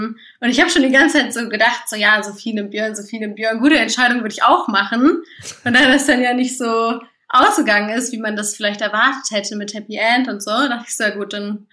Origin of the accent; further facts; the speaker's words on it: Göttingen, Lower Saxony, Germany; now in Leipzig, Germany; Nee, ich komme aus Göttingen ursprünglich.